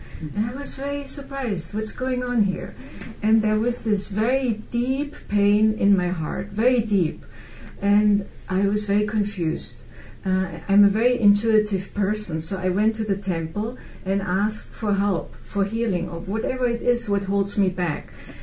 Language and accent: English; northern Italy, Italy; I'm from North Italy